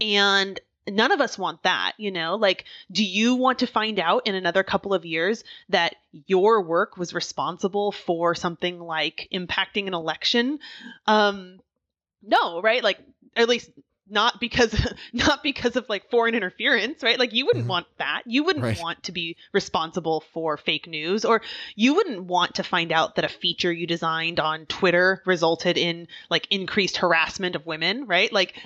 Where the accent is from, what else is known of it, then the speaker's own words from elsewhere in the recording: Oregon, United States; Well, I grew up in Oregon, so I'm going to go one night while it rains because I'm fine with the rain.